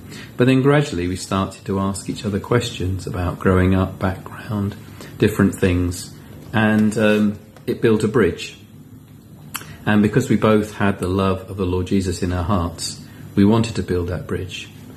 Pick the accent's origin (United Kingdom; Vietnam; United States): United Kingdom; England; also born or lived in Liverpool; now in Jerusalem, Israel; Now I live in Jerusalem. My mother was Jewish Israeli, and I was brought up in England.